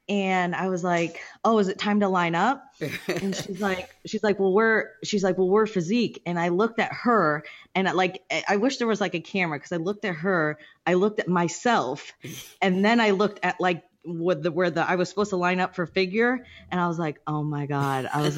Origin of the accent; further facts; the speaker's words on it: Akron, Ohio, United States; I cheered all through college at Kent State. I'm originally from Akron, Ohio.